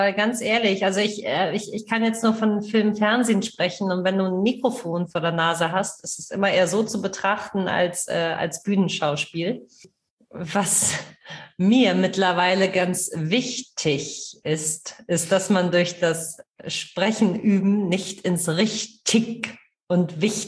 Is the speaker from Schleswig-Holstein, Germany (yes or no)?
yes; Kiel, Schleswig-Holstein, Germany; Da, klar, ich komme aus Kiel. Ich sage immer eher so, hänge es und träge es.